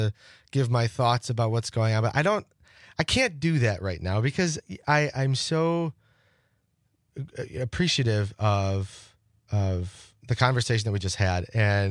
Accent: Pulaski, United States; I'm from Pulaski. And we just had our big polka days. It's a small town community that really has a lot of pride and rallies around that little grocery store.

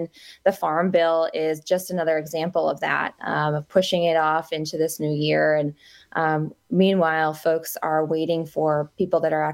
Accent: Eau Claire, Wisconsin, United States; as someone who is a dairy farmer's daughter, I grew up in the Eau Claire area, so I grew up showing cattle and 4-H.

